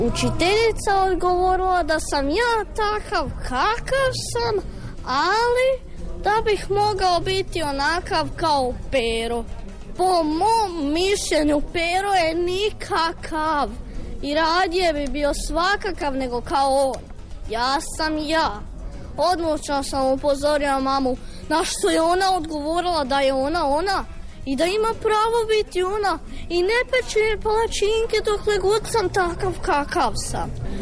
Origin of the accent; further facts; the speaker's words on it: Čepin, Osijek-Baranja County, Croatia; Dolazim iz škole Vladimir Nazor, iz Čepina sam. I drugi ja sam razred.